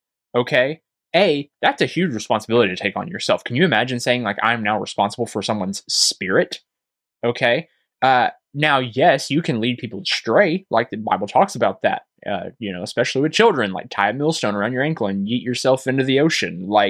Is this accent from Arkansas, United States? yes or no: yes; Arkansas, United States; I'm talking about my home state in Arkansas.